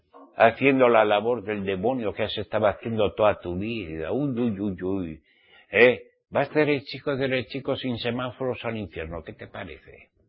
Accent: Spain; No, no, soy español

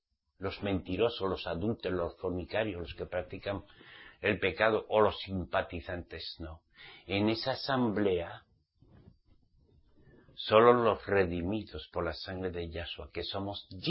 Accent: Spain; Soy español, pero no soy español. Nací en España, de mi papá y de mi mamá. Cristiano nací, en religión cristiana.

